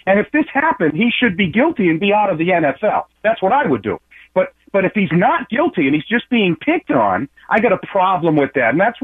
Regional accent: Fall River, Massachusetts, United States; from Fall River, Massachusetts.

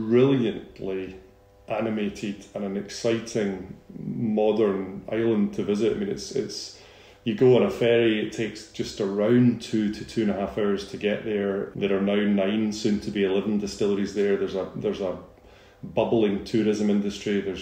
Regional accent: Scotland, United Kingdom; I'm not from Islay, but I am Scottish from the west coast of Scotland.

